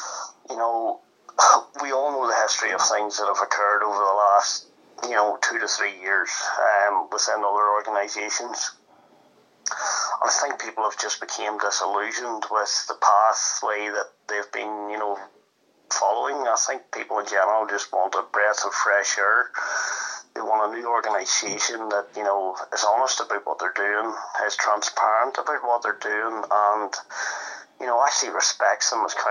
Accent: Northern Ireland, United Kingdom; I grew up playing darts in Northern Ireland, you know, at team level and then county level.

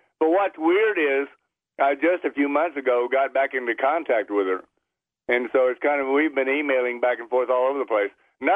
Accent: New Mexico, United States; In 1963, the high school band I was in went from New Mexico to the Coliseum and marched for a Rams-Colts game

